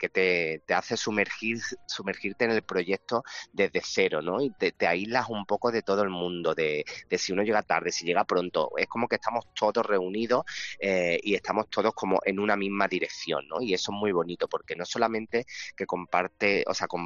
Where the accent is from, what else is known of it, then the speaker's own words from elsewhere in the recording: Granada, Andalusia, Spain; y luego aterrizamos por Granada, por mi tierra